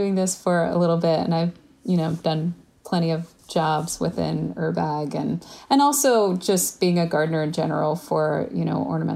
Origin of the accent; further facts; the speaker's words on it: New York, United States; Even though I'm from New York, I just moved out there, and that's kind of where I started.